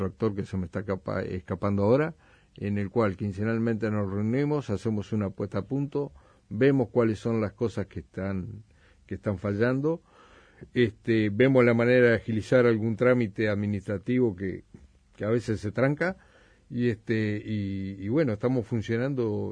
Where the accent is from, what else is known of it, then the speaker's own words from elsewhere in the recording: Mercedes, Soriano, Uruguay; yo tuve la suerte de criarme en Mercedes